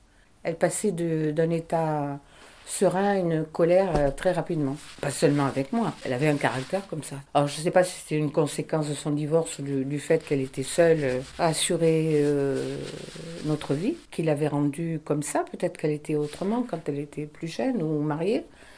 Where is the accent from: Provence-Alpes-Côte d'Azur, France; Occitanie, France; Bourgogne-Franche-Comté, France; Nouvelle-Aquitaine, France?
Provence-Alpes-Côte d'Azur, France; Nice; born there; Je vais avoir 79 ans. Je suis née à Nice.